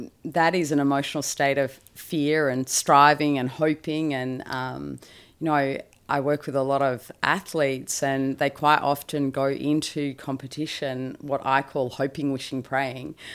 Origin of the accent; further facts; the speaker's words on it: Melbourne, Victoria, Australia; I grew up down on the Mornington Peninsula in Melbourne and just your normal, regular family.